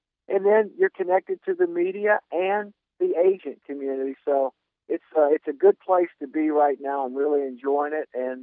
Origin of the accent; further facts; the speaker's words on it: Mobile, Alabama, United States; And, you know, I'm from Mobile, Alabama.